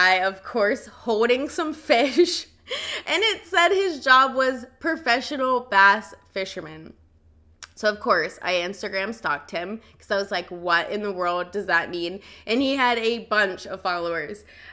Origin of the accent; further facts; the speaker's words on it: Virginia, United States; So I'm from Virginia, but I've always been a traveler by nature.